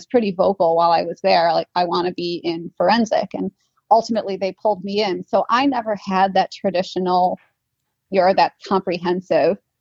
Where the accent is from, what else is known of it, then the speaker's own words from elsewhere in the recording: New York, United States; I was working at a grocery store in my hometown back in New York.